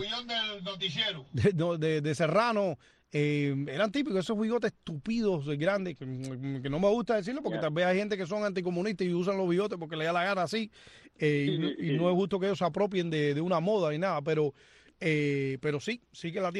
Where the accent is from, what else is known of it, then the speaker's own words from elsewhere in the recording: Cuba; moved away; Cuando yo salí de Cuba habían 11 millones de cubanos